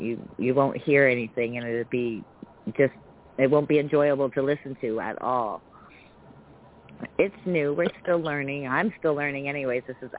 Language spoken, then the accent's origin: English; Canada; I'm from Canada.